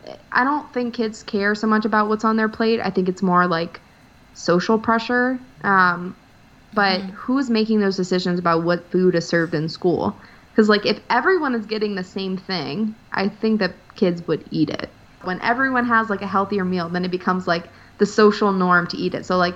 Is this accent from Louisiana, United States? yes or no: yes; Louisiana, United States; I'm from South Louisiana. My dad works in oil. My grandpa worked in oil. Everyone works in oil in some way. That is how the towns in South Louisiana get by.